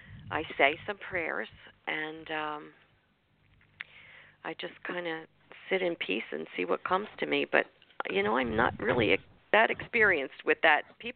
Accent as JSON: {"language": "English", "town": "Barrington", "region": "New Jersey", "country": "United States", "said": "And so we got to talking, and he was from Haddon Heights, I'm from Barrington."}